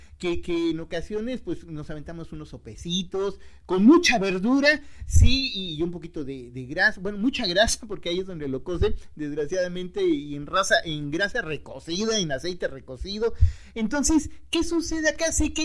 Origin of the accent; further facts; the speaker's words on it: Mexico; somos mexicanos y nuestra comida tiene una diversidad de cosas muy sabrosas, pero que poco alimentan.